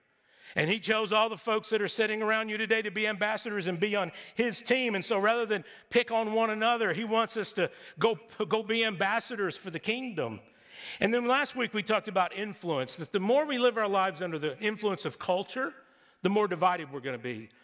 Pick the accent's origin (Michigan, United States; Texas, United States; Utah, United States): Texas, United States; It comes before even being a Texan.